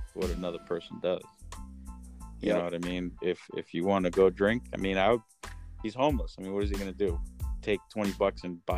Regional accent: Elizabeth, New Jersey, United States; I'm from Elizabeth, New Jersey. So, you know, it's a small town.

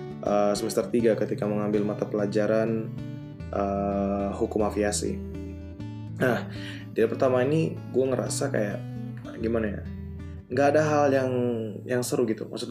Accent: BSD, Banten, Indonesia; gue dari BSD yang enggak terlalu berpolusi, yang sepi, tapi kosannya malam lumayan dingin. Gua beranjak ke Bandung yang gua rasa ya at least udara dinginnya sama lah dengan BSD.

